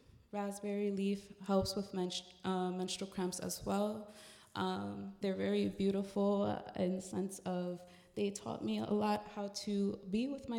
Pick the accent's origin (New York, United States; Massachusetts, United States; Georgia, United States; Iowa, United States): New York, United States; Hello everyone … I'm from the Bronx, New York